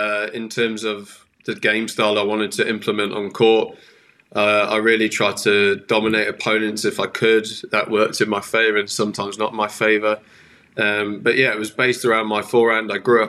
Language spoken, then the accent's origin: English; Yorkshire and the Humber, United Kingdom; now in London, United Kingdom; I've been based here, but I grew up north in Yorkshire. That's where I went to school. And then I moved away and I used to live in Wimbledon, literally 5 minutes from the club, and now I'm about 20, 30 minutes down the road